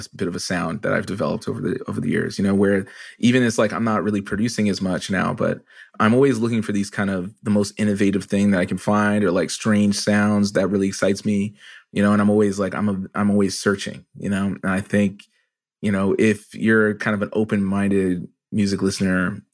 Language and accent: English; Canada; I'm also a Canadian